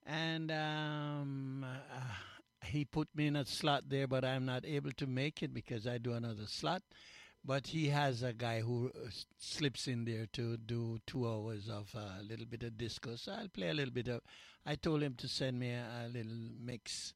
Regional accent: Mandeville, Manchester, Jamaica; now in Canada; I am from Mandeville in Jamaica.

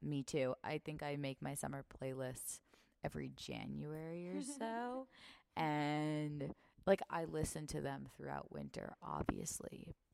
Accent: New York, United States; We are missing out on some really nice weather back at home. We're both from New York, and I think it's like 70 degrees today.

